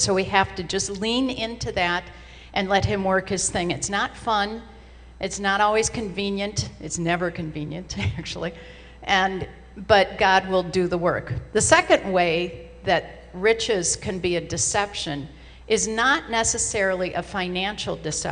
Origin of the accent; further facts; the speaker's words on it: United States; As an American, compared to the rest of the world, we are spoiled.